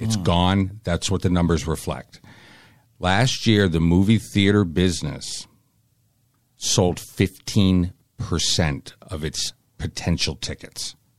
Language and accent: English; Boston, Massachusetts, United States; Well, because we grew up with independent movie theaters.